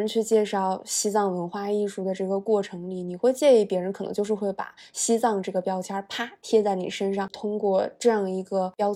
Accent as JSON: {"language": "Chinese", "country": "China"}